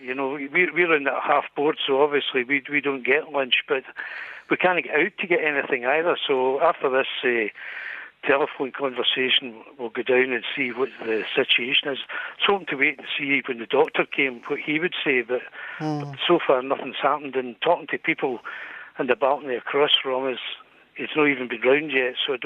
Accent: Glasgow, Scotland, United Kingdom

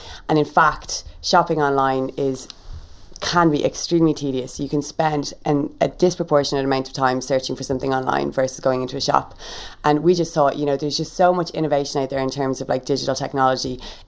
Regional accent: Kildare, Leinster, Ireland; growing up … it's quite unusual. And we're from Kildare.

